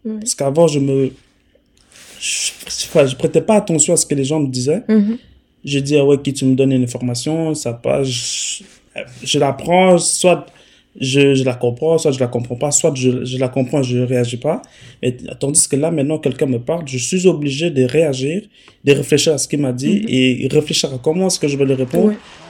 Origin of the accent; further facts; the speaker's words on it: Verviers, Wallonia, Belgium; Je dis, je viens de Verviers, je joue au foot à Verviers.